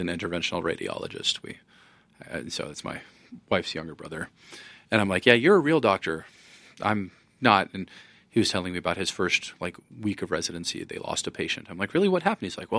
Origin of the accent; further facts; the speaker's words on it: Fort Collins, Colorado, United States; Yeah, I grew up in Fort Collins, so, you know, I've been a fan for forever.